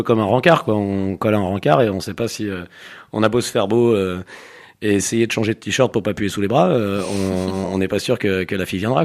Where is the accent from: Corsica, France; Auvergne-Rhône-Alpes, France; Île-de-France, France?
Auvergne-Rhône-Alpes, France; moi je suis au Savoyard au départ, mais dès qu'il fait moins que 20 degrés, j'ai froid.